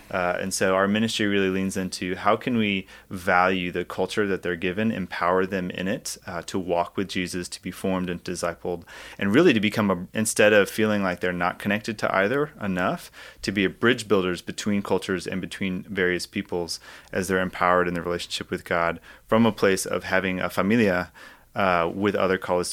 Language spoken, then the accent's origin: English; Miami, Florida, United States; moved away as an adult; now in Orlando, United States; I'm from Miami originally. My wife and I moved up here to Orlando in 2016 to launch Destino.